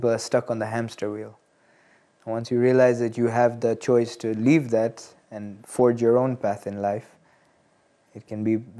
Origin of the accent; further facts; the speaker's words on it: Dar es Salaam, Tanzania; moved away as an adult; also born or lived in Orlando, United States; I was born and raised in Dar es Salaam, Tanzania. After my high school education, I moved to Orlando, Florida, where I studied finance for a year.